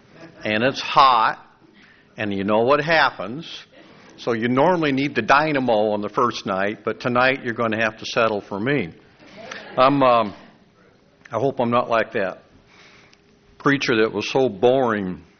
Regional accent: Colorado, United States; if you don't know my name. I'm from Colorado.

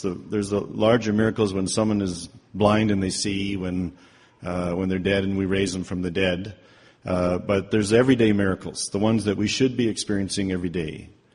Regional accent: Calgary, Alberta, Canada; from Calgary

